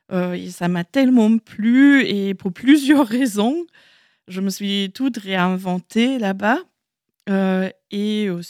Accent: Mittweida, Saxony, Germany; je suis originaire donc, d'Allemagne, née à Mittweida, une petite ville saxonne en pleine campagne, on peut dire. Pas loin, par contre, de Leipzig

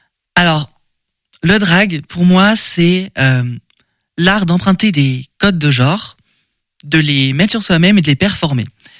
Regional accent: Angers, Pays de la Loire, France; Je suis originaire d'Angers, mais ça fait que 2 ans.

